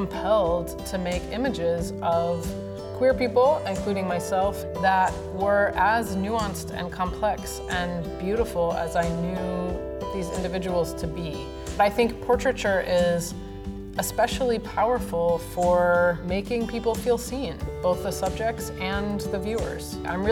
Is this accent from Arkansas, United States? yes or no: yes; Little Rock, Arkansas, United States; I grew up in Little Rock, Arkansas.